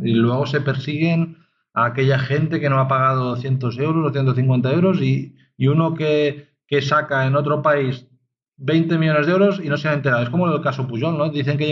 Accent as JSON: {"language": "Spanish", "country": "Spain", "said": "En un país de chaferderos como somos los españoles"}